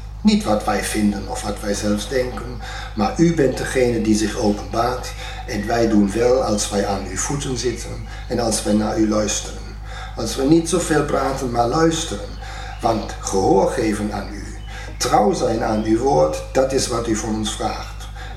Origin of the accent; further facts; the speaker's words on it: Germany; accent: German; Dutch is a second language; u hoort wel mijn Duits accent